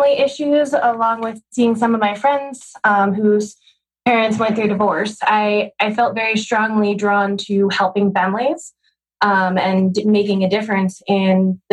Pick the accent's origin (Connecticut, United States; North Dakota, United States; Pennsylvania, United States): Pennsylvania, United States; Philadelphia; now in Washington, United States; I grew up outside of Philadelphia, came down here to go to the University of Maryland for undergrad, stayed for law school at the George Washington University, and have hung around here ever since.